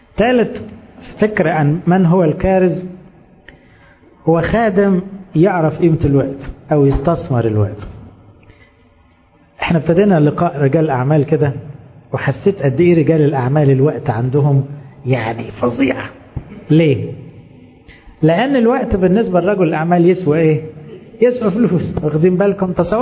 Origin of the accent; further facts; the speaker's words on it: Egypt; مش غرضي اعمل نسخة مني كمصري، انا نفسي اعمل نسخة مني كمسيحي